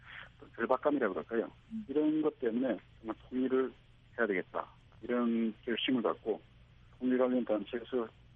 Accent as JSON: {"language": "Korean", "country": "North Korea", "moved": "yes", "said": "저는 이제 아무래도 이제 그 북한에서 들어 왔으니까 북한에서 내려온 사람 출신들로서"}